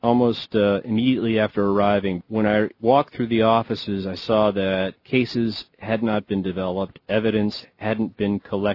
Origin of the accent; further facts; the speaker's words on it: United States; I am an American first person from the day I was born almost.